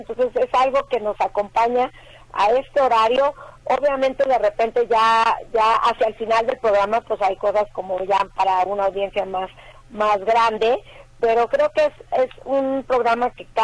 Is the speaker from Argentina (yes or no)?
no; Acapulco, Guerrero, Mexico; yo soy de Acapulco, yo soy guerrerense, sí.